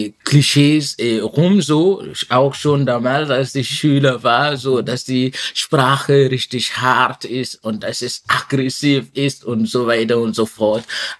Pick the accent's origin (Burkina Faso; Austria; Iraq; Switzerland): Burkina Faso; Ouagadougou; German is a second language; Ich komme aus Burkina Faso und die Hauptstadt ist Ouagadougou. Dort bin ich geboren, bin ich aufgewachsen.